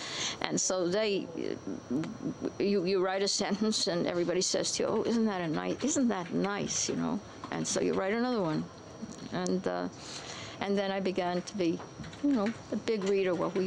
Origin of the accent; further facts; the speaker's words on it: Bronx, New York, United States; Well, I'm from the Bronx originally, and my parents came over here in 1905 from Russia, from a town called Yuzovka.